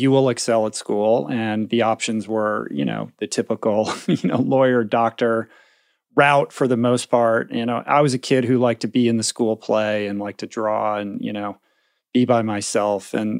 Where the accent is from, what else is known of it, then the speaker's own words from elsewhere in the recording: Bethesda, Maryland, United States; I grew up in Bethesda, just outside Washington.